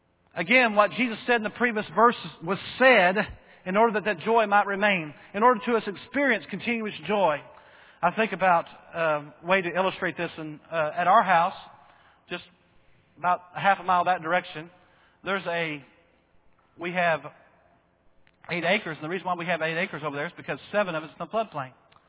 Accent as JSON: {"language": "English", "town": "Bowie", "region": "Texas", "country": "United States", "tie": "born or raised there", "said": "I remember as a kid, growing up in Bowie, people complaining in Bridgeport about the lake being run dry by the city of Fort Worth."}